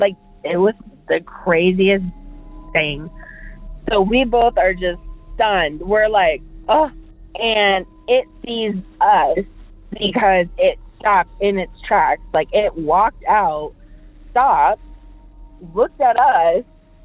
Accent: Omaha, Nebraska, United States; I am from Omaha, Nebraska.

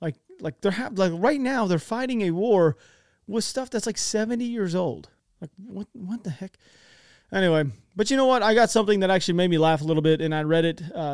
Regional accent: United States; I'm an American, but I'm being honest with you.

